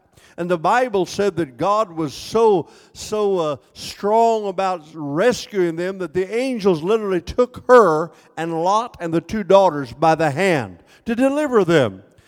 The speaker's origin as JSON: {"language": "English", "town": "Mattoon", "region": "Illinois", "country": "United States", "tie": "born there", "said": "I was born in Mattoon, Illinois"}